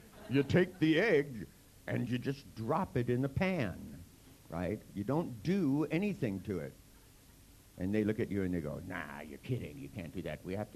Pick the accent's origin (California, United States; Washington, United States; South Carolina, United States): California, United States; San Francisco; I grew up in Chinatown and in San Francisco, and I have a pretty high tolerance for food.